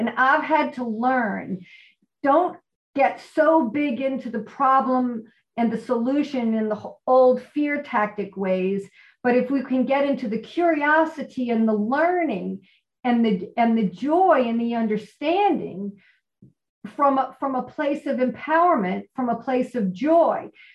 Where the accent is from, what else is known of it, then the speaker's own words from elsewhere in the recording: New Orleans, Louisiana, United States; And it started after the BP oil spill, when I'm from New Orleans and my worst nightmare then was happening.